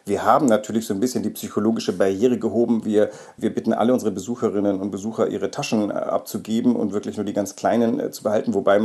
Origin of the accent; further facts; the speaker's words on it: Bavaria, Germany; Ich bin ja in Bayern groß geworden